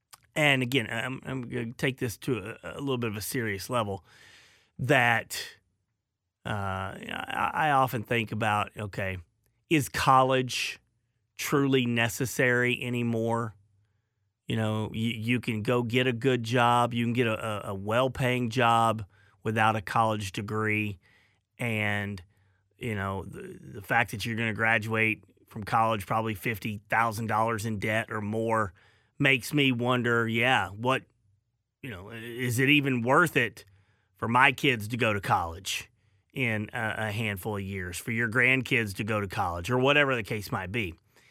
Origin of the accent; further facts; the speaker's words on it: Arkansas, United States; I tell stories all the time that I'm from Arkansas, as most of you know, and I grew up very, very hot